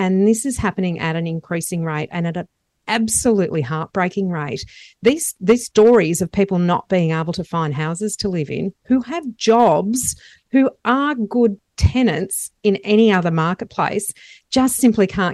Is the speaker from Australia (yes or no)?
yes; Lismore, New South Wales, Australia; And look, Lismore is my hometown. That's where I grew up and went to school.